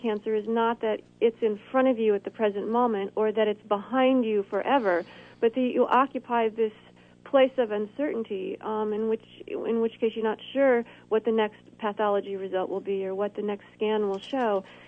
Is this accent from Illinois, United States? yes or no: yes; Illinois, United States; I moved into my sister's basement in my hometown in central Illinois